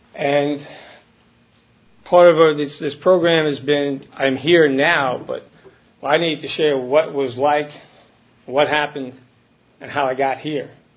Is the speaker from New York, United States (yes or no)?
yes; Brooklyn, New York, United States; But I grew up in Brooklyn, New York. 57 years ago.